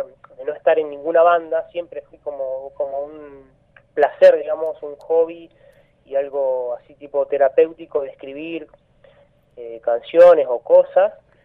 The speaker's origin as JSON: {"language": "Spanish", "town": "Las Heras", "country": "Argentina", "tie": "born or raised there", "lives_now": "La Plata, Argentina", "said": "nacimos en Las Heras los tres, nos criamos ahí, nos conocimos, en ese momento la localidad era mucho más chica de lo que es ahora."}